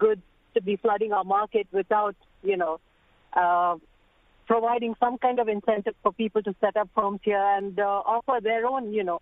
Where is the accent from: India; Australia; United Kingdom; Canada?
India; now in United States; I'm actually from India, and I've come to this country and I've started my own office.